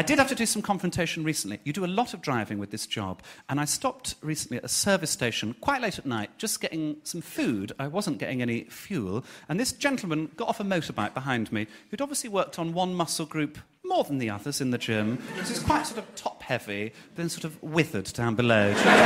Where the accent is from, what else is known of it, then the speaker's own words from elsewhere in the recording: Birmingham, West Midlands, United Kingdom; So I'm from Birmingham. I'm as surprised as you are.